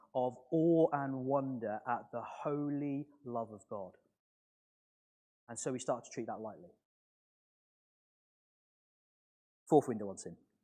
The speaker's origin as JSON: {"language": "English", "town": "Lowestoft", "region": "East of England", "country": "United Kingdom", "tie": "born or raised there", "said": "ended up living in Lowestoft, my hometown, just a few roads away from me"}